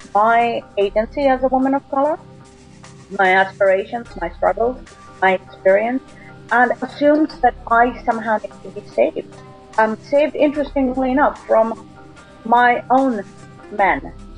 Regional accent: India; Now, as somebody who's lived around the world, I'm from India, I grew up with very strong women.

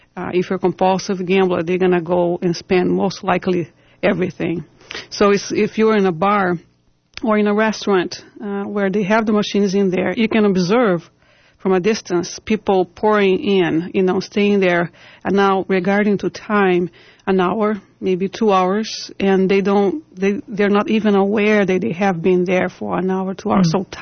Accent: Brazil; moved away; Well, I'm from Brazil originally, and I came here 13 years ago

